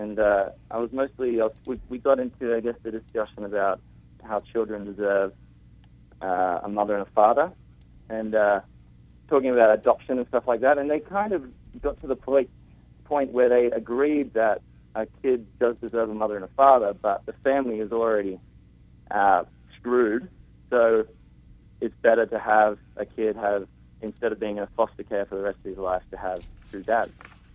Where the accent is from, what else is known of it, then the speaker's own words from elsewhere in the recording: Australia; now in Denver, United States; I'm actually from Australia originally.